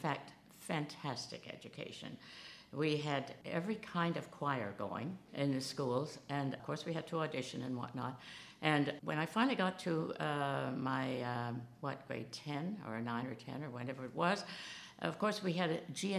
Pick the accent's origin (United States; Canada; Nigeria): Canada; Winnipeg, Manitoba; I came from Winnipeg